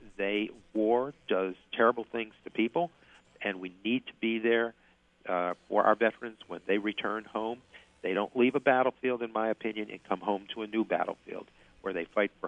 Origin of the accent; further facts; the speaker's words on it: Amsterdam, New York, United States; I know of a National Guardsman from my hometown in Amsterdam who went down to Long Island